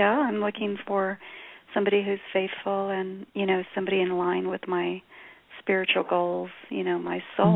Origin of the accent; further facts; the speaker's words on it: New Mexico, United States; I'm from New Mexico.